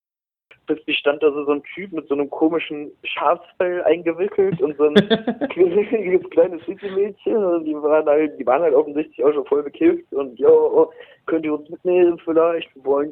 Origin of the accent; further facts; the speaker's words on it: Bochum, North Rhine-Westphalia, Germany; Ich komme aus Bochum. Bin auch gebürtig aus dem Ruhrgebiet.